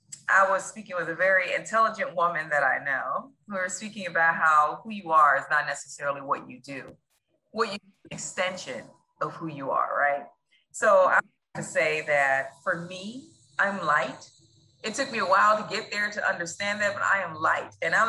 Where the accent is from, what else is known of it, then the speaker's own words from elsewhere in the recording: Cleveland, Ohio, United States; So I grew up in Cleveland, Ohio, and I turned on the radio and WZAK was my favorite station, 93.